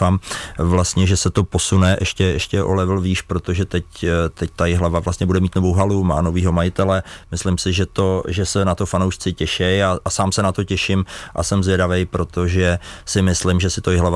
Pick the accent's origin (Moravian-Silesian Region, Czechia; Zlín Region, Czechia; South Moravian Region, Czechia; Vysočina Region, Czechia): Vysočina Region, Czechia; protože odsud pocházím z Pelhřimovska